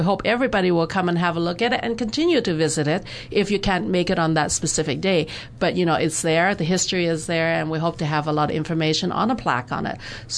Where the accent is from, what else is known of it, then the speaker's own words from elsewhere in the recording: Canada; I think first and foremost, I'm Canadian, more so than maybe I'm Chinese